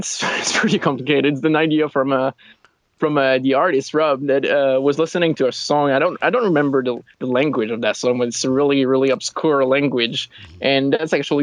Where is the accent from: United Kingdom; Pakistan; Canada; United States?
Canada; Quebec; English is a second language; I'm from Quebec. It's the French-Canadian place in Canada, and we got like a winter that is like 8 months long.